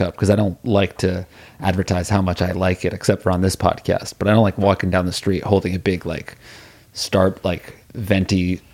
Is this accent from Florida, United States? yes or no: no; New Haven, Connecticut, United States; And it is kind of a Connecticut thing, but like where we grew up in New Haven, you're a little bit, I felt more aligned with New York City than Boston